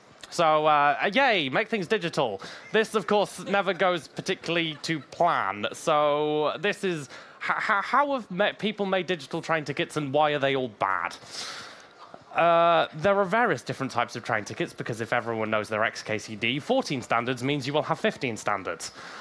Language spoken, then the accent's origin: English; Wales, United Kingdom; now in Germany; So, I'm from Wales, which is in the UK, if you don't know, and I currently live in Germany.